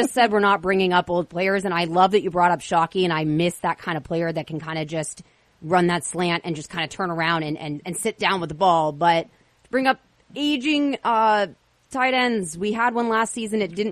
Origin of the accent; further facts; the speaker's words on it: California, United States; I mean, I grew up in the Bay Area, so high school sports were paramount because I was neighbors with Sarah High School, home of Tom Brady and Barry Bonds.